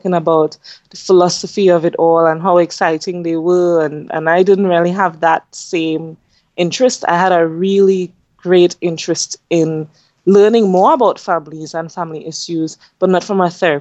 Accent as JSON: {"language": "English", "region": "Tobago", "country": "Trinidad & Tobago", "tie": "born or raised there", "said": "So as you mentioned earlier, I'm from Trinidad and Tobago, which is a country in the Caribbean. It's actually two separate islands, and I'm from the smaller of the two islands. And I completed most of my schooling here."}